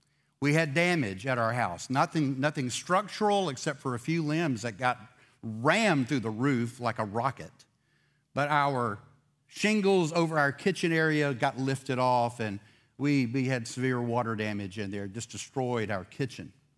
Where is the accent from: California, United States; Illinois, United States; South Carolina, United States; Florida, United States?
Florida, United States; Pensacola; Florida's my home state, Pensacola, but we were back in that area, not exactly in my hometown, but we were the next city over in Santa Rosa County.